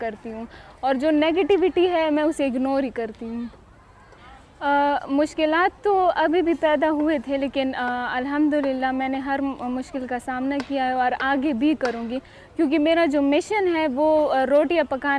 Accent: Khyber Pakhtunkhwa, Pakistan; اور میں خیبر ایجنسی سے تعلق رکھتی ہوں. میں پیدا بھی وہیں پر ہوئی ہوں اور ابھی سیکنڈ ایئر بھی وہیں سے کر رہی ہوں. میں آرمی کالج اور اسکول میں پڑھتی ہوں

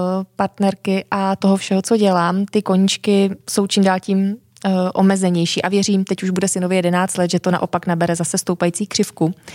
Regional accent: Karlovy Vary, Karlovy Vary Region, Czechia; Já nejsem ze středních Čech, já jsem z Karlových Varů.

